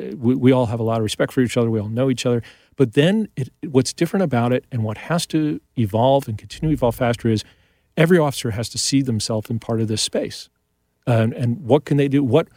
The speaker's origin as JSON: {"language": "English", "region": "New York", "country": "United States", "tie": "born or raised there", "said": "I grew up in New York."}